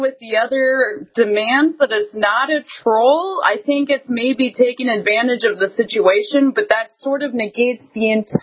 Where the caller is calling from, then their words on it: Virginia, United States; I'm calling from Virginia.